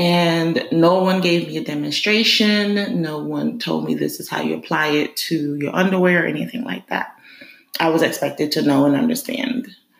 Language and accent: English; Barbados; because I grew up in Barbados